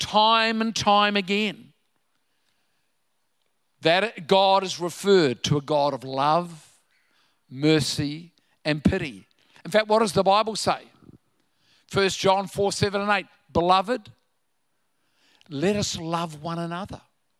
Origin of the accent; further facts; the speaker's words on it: New Zealand; Now, I'm a New Zealander. Have we got any Kiwis?